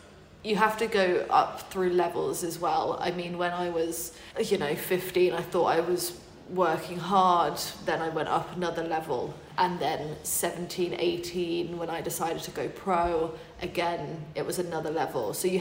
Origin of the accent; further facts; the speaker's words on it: Hindhead, South East England, United Kingdom; Yeah, Elstead, and then the Bourne Club a little bit, and then I was also at like St George's with Justin Sharing. This is when I was like 8, 9, 10.